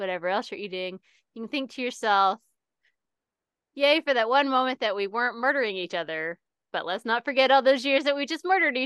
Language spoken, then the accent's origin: English; Scotland, United Kingdom; I say we, I'm from Scotland. We came over